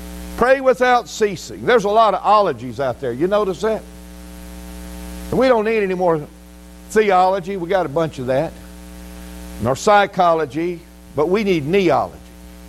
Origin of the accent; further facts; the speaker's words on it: Biloxi, Mississippi, United States; I grew up in Biloxi. I was born just a few blocks off the beach.